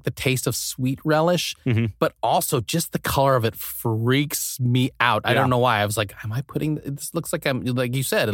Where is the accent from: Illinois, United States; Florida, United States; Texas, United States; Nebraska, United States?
Nebraska, United States; I grew up in Nebraska, which is pretty close to Denver.